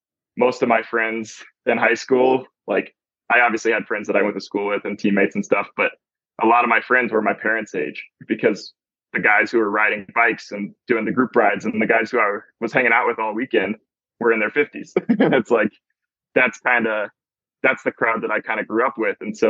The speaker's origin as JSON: {"language": "English", "region": "Texas", "country": "United States", "tie": "born or raised there", "said": "I grew up in South Texas and I played football and baseball and basketball"}